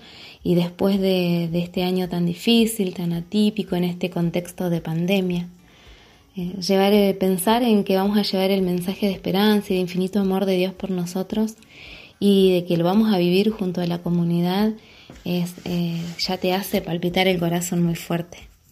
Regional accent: Federal, Entre Ríos, Argentina; soy de la Ciudad de Federal, del Centro Norte de la provincia de Entre Ríos.

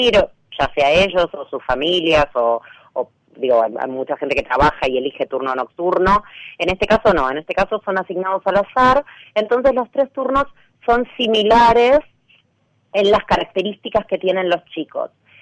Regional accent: Buenos Aires, Argentina; yo soy de Buenos Aires, de la ciudad de Buenos Aires

